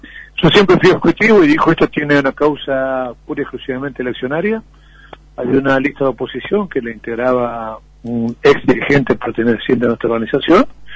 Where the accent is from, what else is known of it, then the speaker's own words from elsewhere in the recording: Lanús, Buenos Aires Province, Argentina; yo vivo en Lanús, me crié en Lanús, mi hijo cuando vino a Santiago del Estero vino a vivir a Lanús, me eduqué en Lanús, me enamoré en Lanús, me casé en Lanús, mi mamá todavía vive en Lanús, y bueno, sigo viviendo en Lanús.